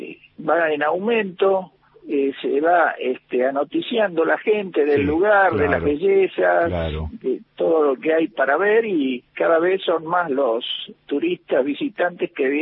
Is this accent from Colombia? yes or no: no; Argentina; born or raised there; also born or lived in Hungary